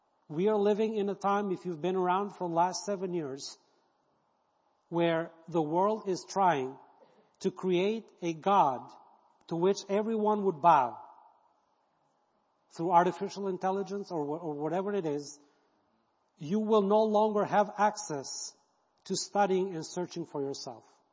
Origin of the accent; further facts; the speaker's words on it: Albania; I grew up under communism in Albania. And I was 15 when it fell